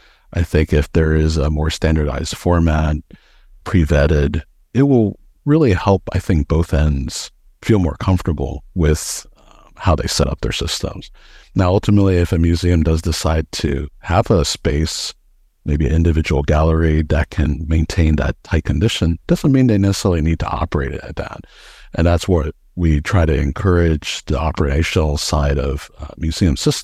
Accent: District of Columbia, United States; even though I grew up in the Washington, D.C. area, I had never gone to this museum before.

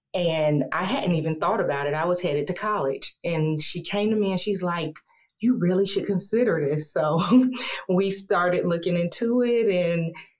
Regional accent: Lima, Ohio, United States; I was born and raised here in Lima, Ohio.

